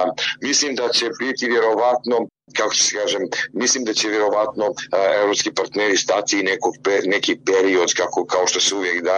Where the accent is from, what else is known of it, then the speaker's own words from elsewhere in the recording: Montenegro; prije svega na sjeveru Crne Gore, odakle sam ja